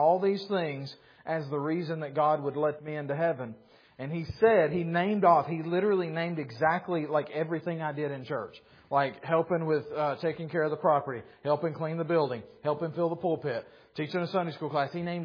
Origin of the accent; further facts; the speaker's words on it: Pickens, South Carolina, United States; there was a visiting preacher from Georgia in my hometown of Pickens, South Carolina, preaching a revival meeting at a church across town.